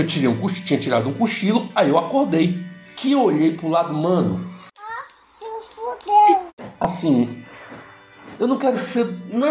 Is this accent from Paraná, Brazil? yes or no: no; Bahia, Brazil; Da minha cidade natal, que para onde eu devia ir, que é o Batã, para essa cidade, tinha pelo menos mais duas cidades no itinerário.